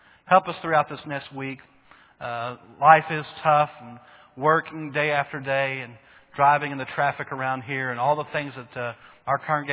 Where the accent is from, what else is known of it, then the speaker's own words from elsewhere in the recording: Bowie, Texas, United States; But I was born and raised in Bowie, Texas, a huge city north of here, metropolis.